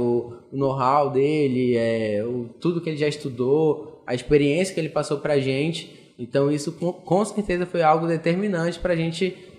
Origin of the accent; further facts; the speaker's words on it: Belém, Pará, Brazil; moved away; Não, sou de Belém, né?